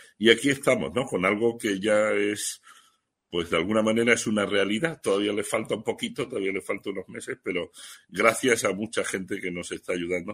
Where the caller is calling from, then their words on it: Madrid, Community of Madrid, Spain; Yo les hablo desde Madrid, soy español, soy un empresario español de 67 años que ha hecho parte de su vida de trabajo en España y también una parte muy importante en México.